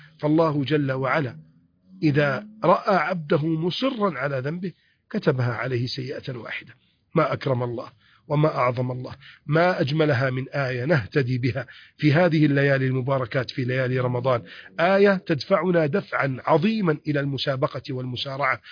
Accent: Egypt; اللهم احفظ بلدنا مصر من كيد الكائدين

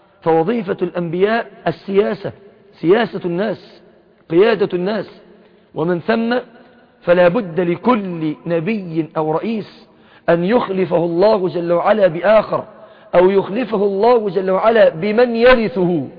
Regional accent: Egypt; كما نقول في بلادنا مصر بتعبير المصريين

